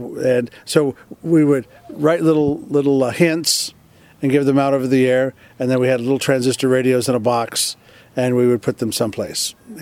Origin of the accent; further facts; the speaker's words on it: Maryland, United States; but I also hung around radio stations in Maryland, which is my home state.